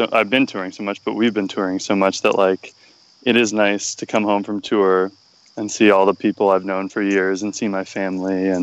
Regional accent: Massachusetts, United States; Yeah, so I grew up right outside Boston.

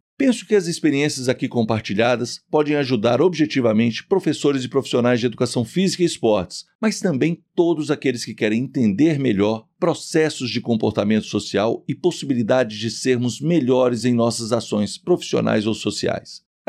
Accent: Minas Gerais, Brazil; como a gente diz aqui em Minas, eu sempre reunia pessoas do departamento para escutar esses meus causos como um bom mineiro nos intervalos do serviço, né?

